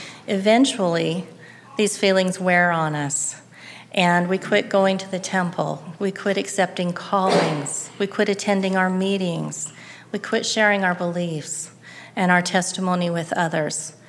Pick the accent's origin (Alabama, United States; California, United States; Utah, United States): Utah, United States; Salt Lake City; also born or lived in Spanish Fork / Pleasant Grove; now in Orem, United States; I was raised in Salt Lake City till I was about 12 years old, and then my family moved down to Spanish Fork, and I've lived in the Spanish Fork Payson area ever since.